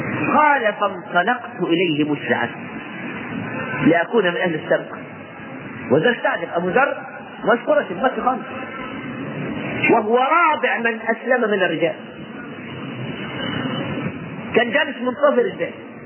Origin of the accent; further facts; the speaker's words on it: Egypt; لو تتبعنا المولد اللي عندنا في مصر هتلاقي كل يوم في السنة في مولد